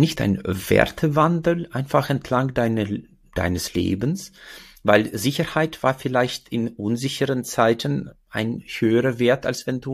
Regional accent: Uzbekistan; now in Germany; Ich bin in Usbekistan groß geworden

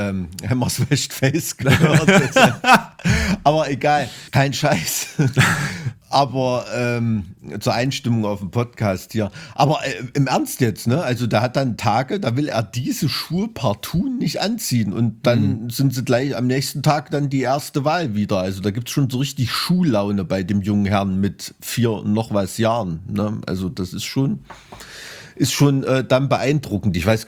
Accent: Thuringia, Germany; weil ich als Thüringer dem Skilanglauf verpflichtet bin

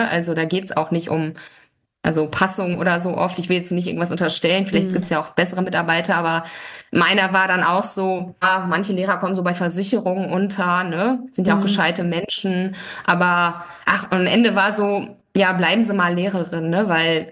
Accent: Baden-Württemberg, Germany; also in meiner Heimat, ich war noch in Baden-Württemberg

